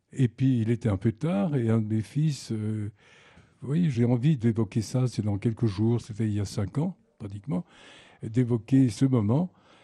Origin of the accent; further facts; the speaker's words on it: Lessines, Wallonia, Belgium; born there; je suis né à Lessines, là où est né également très fugitivement René Magritte, et puis dans la ferme de ma grand-mère. Et puis, non, je n'avais pas l'accent. Je n'avais pas l'accent